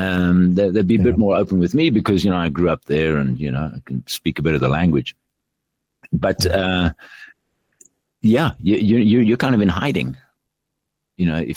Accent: Zimbabwe; I have pretty good contacts because I grew up in Zim.

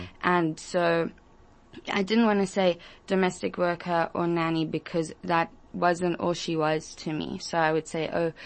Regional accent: South Africa; I grew up in South Africa my whole life.

